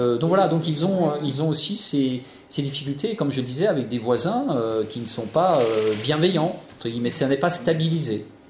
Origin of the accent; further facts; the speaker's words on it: France; Tout comme chez nous, en France